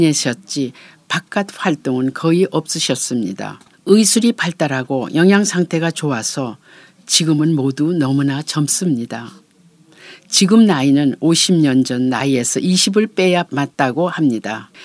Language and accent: Korean; Okcheon, North Chungcheong, South Korea; 저는 충북 옥천 시골 마을에서 자랐는데 그때 그 마을 할머니들의 나이를 생각해보면 겨우 50대였습니다.